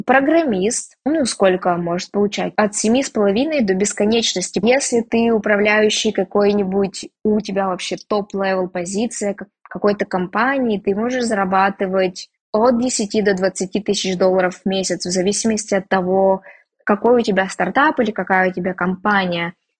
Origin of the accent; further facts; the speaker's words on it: Siberia, Russia; мой друг часто любит рассказывать, что так как мы из Сибири